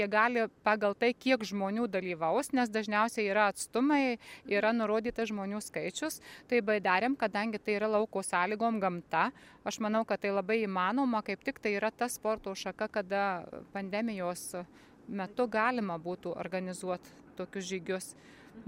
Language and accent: Lithuanian; Marijampolė County, Lithuania; Aš pati esu iš Marijampolės krašto, tai mes turime prie Šešupės, kaip tik baidarių klubą.